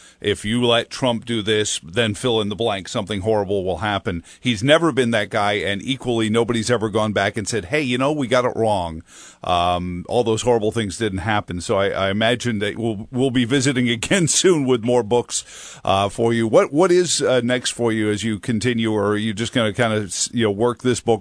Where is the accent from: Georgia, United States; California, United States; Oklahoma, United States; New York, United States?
New York, United States; New York City; I grew up in New York City, Professor Hansen